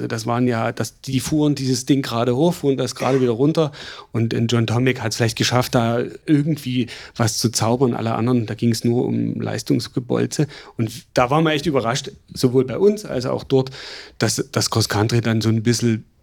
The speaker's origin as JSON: {"language": "German", "region": "East Germany", "country": "Germany", "said": "Für uns Ostdeutsche oder für mich war es eine Freiheitsmaschine."}